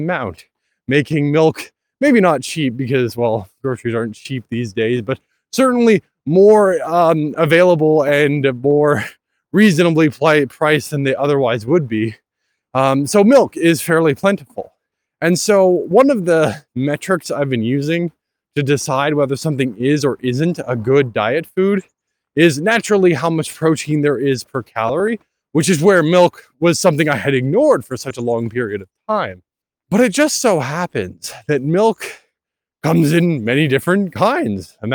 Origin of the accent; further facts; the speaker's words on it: Canada; For those of you who may not be aware, I am Canadian.